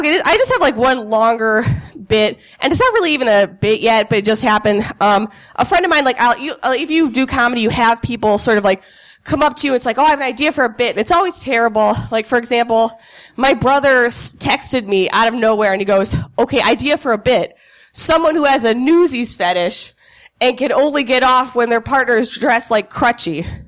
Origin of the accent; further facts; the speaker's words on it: Ohio, United States; I'm from Ohio, and I went home for, like, an extended period of time over Christmas.